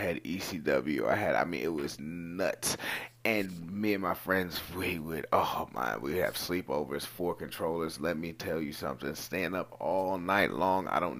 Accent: Virginia, United States; I'm from Virginia.

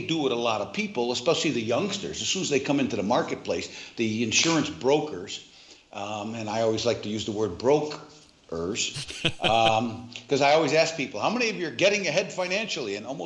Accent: United States; moved away as an adult; now in South Africa; Well, being an American that's been living here for 25 years, I will use a local phrase, ish.

